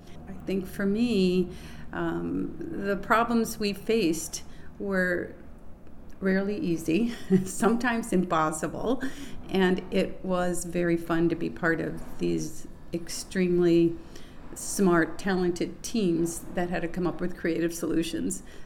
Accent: Encinitas, California, United States; I'm from Encinitas, California.

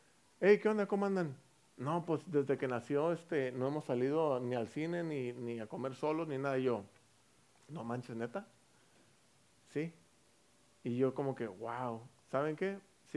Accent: Mexico; como mexicanos, olvidarnos de dónde veníamos

